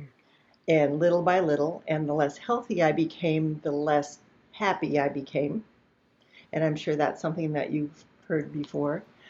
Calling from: Naples, Florida, United States; Today, in this moment, I happen to be in Naples, Florida. But I live in Minnesota most of the time

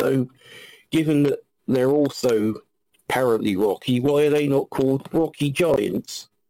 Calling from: Weymouth, South West England, United Kingdom; here from Weymouth in the UK.

